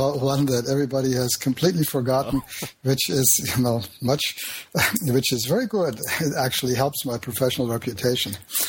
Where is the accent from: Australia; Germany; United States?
Germany; Krefeld, North Rhine-Westphalia; grew up after the war in various West German places, finally ended up in the Rhineland in Krefeld